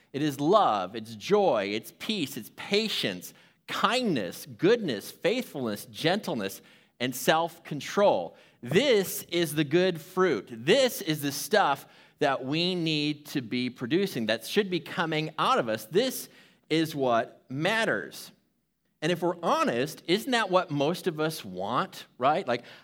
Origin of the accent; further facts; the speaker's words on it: Chicago, Illinois, United States; I grew up in Chicago, and in Chicago, they say they have two seasons.